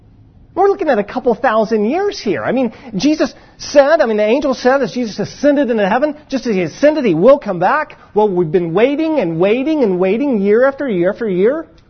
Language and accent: English; Kentucky, United States; Brian and I have a lot in common in that we're both from Kentucky, both Kentucky sports fans.